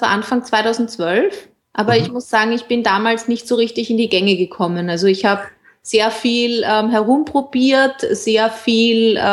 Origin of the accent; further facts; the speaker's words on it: Vienna, Austria; ich bin aus Wien